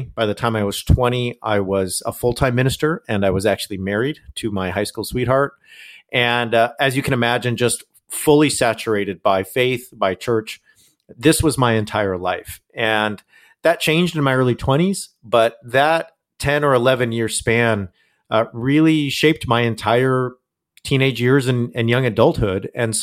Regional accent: California, United States; And when I was 14, I got invited to a mega church in town in Southern California where I grew up.

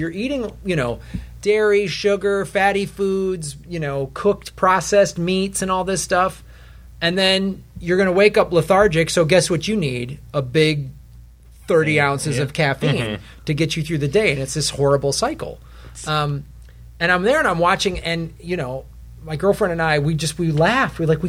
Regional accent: Wisconsin, United States; I grew up in Wisconsin. Glass of milk, you know.

